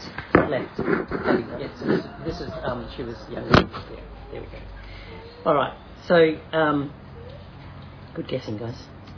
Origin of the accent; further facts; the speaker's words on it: Kalgoorlie, Western Australia, Australia; altar boy in the Church of England in Kalgoorlie. It was a fairly traditional Anglican church. Loved growing up in Kalgoorlie, country town in the 70s